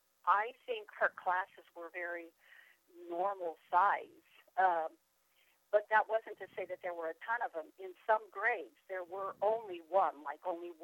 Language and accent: English; Holbrook, Arizona, United States; also born or lived in Snowflake; I was born in Snowflake, but of course, like I say, close to Holbrook, and my brother and sister were both born in Holbrook.